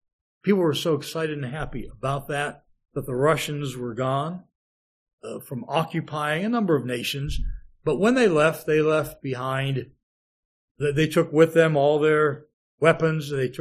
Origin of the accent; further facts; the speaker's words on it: Youngstown, Ohio, United States; born or raised there